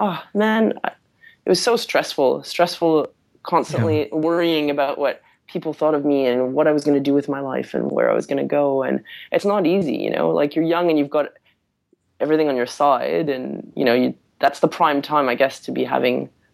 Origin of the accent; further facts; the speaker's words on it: Canada; I'm actually Canadian originally, and I used to work for AskMen.com in Canada